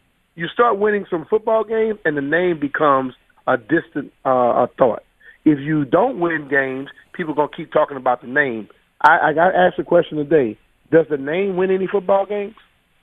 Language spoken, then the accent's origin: English; Louisiana, United States; I came here from Louisiana.